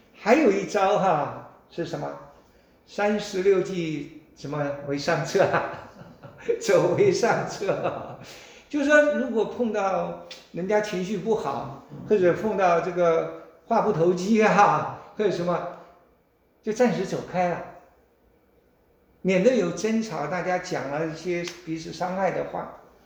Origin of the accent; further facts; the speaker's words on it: China; 我们中国人说中国人最喜欢跟人比